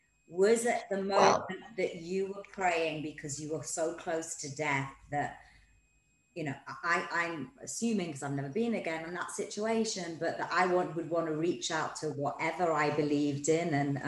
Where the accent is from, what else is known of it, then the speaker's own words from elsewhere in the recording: Newcastle, North East England, United Kingdom; I'm from Newcastle